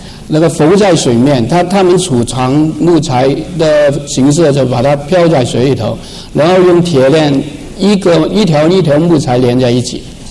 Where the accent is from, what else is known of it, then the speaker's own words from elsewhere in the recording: Hong Kong; first language Cantonese; Chinese is a second language; also born or lived in Guangzhou, China; 可能各位都听得出来我国语时代有一点腔调，因为我在广州出生的，我也是中国人啊，但是在香港长大，所以广东话是我第一个语言。感谢主安排了一位就是台湾的太太，所以我国语还会讲一点点。